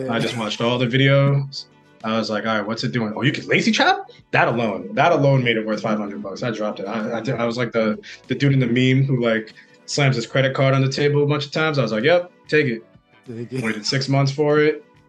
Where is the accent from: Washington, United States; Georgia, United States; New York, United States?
New York, United States; Staten Island; I'm from Staten Island. So I took the boat to Bowling Green, the bottom of Manhattan.